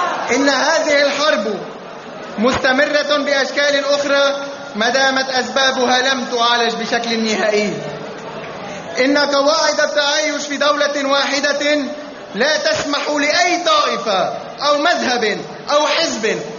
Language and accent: Arabic; Lebanon; ونؤكد للعالم أننا كلبنانيين شعب قادر على الحياة المستقلة بدون الاعتماد على أحد